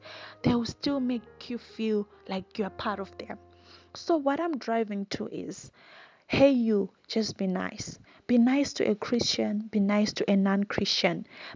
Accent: Mashava, Masvingo, Zimbabwe; So I grew up in Mashaba, as some of you know if you have listened to my previous podcast. And Mashaba being a small mining town, everyone knew everyone.

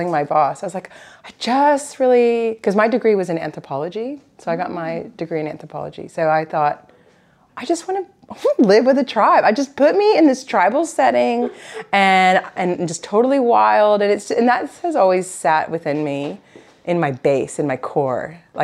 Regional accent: Houston, Texas, United States; And yeah, and so I was in the U.S., born and raised in Houston, Texas, but then went to university on the East Coast in Virginia.

